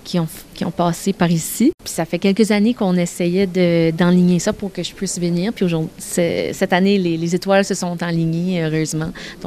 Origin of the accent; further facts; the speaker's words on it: Acadia, Canada; quand on vient de l'Acadie, ben, on a notre façon de parler, de voir les choses, on a notre culture